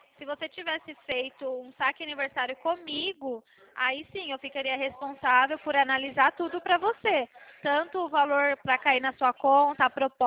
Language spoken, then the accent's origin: Portuguese; Vinhedo, São Paulo, Brazil; Legal, eu também sou de Vinhedo.